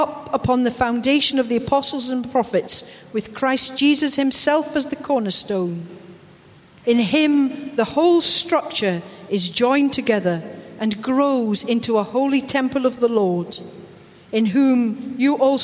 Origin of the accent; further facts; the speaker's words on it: Scotland, United Kingdom; That's because I'm Scottish and I am ignorant